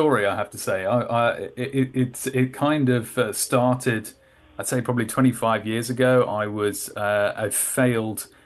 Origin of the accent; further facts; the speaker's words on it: United Kingdom; because I am British